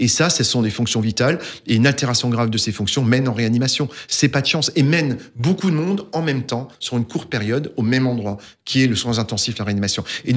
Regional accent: Grand Est, France; en tout cas chez nous en Alsace, hein, plus qu'ailleurs

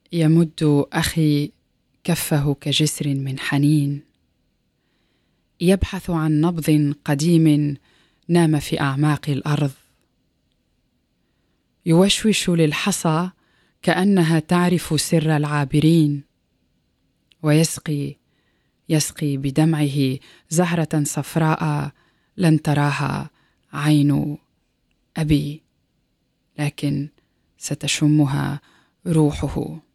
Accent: Tunisia; أنا بالأساس تونسية يعني

